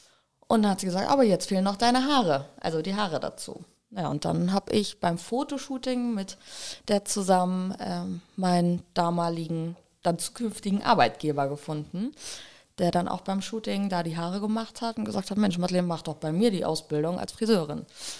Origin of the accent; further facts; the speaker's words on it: Lübeck, Schleswig-Holstein, Germany; ich komme aus Lübeck, bin 27 Jahre jung